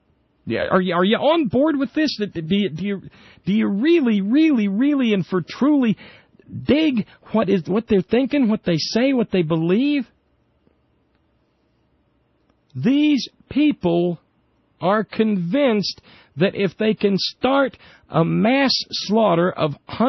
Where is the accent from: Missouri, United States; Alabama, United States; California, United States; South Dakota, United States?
Alabama, United States; when I was a kid growing up in Alabama